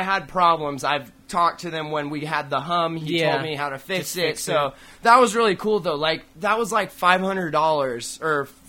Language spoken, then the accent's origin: English; United States; I'm from America.